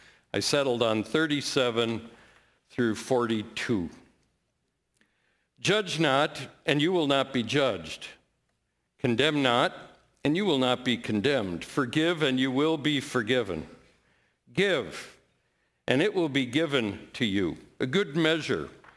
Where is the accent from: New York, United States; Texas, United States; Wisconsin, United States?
Wisconsin, United States; Cedar Grove; I'm from Cedar Grove, reared in Calvary OPC, did a bunch of stuff